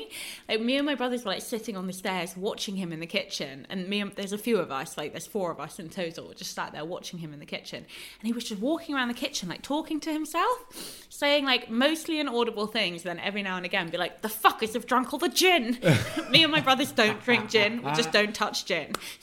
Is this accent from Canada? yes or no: no; London, United Kingdom; I'm a Londoner, but I'm sure that this will apply to anybody